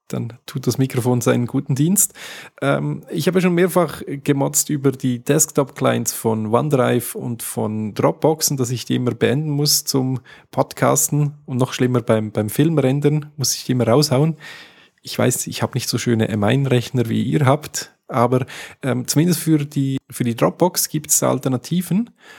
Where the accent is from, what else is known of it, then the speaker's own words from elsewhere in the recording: Switzerland; Wenn ich als Schweizer reingehe, sehe ich den Account noch.